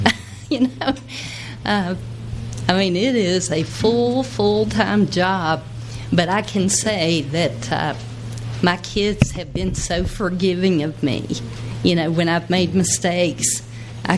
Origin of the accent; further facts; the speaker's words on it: Scotland, United Kingdom; I am Scottish and I'm very emotional.